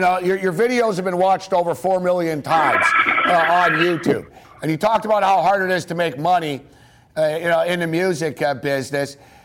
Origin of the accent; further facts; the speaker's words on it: Montreal, Quebec, Canada; Let's send it to my hometown of Montreal.